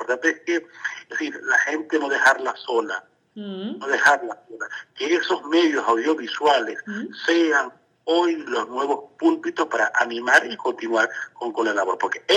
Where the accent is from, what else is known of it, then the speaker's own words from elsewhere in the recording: Calabozo, Guárico, Venezuela; Canto, hago canciones para mi gente de Venezuela igual, apoyándolos a ellos, a mí específicamente en mi pueblo Calabozo.